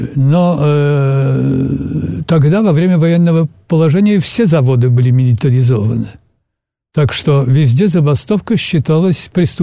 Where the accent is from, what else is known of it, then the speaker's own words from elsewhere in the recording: Poland; Russian is a second language; also born or lived in Moscow, Russia; я говорю по-русски довольно прилично, потому что я москвич по рождению, и 8 лет первой жизни здесь я прожил. Но и мама моя по-русски говорила, я не забыл, поэтому, но я поляк, конечно.